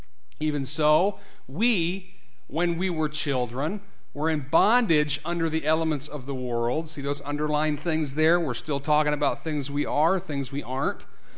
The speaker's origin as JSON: {"language": "English", "country": "United States", "said": "And I always pick on Americans because I can, because I am an American."}